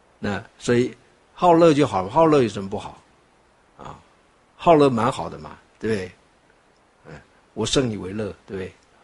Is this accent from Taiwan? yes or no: no; China; 然后像我们中国人说啊，我下一辈子要怎么样怎么样啊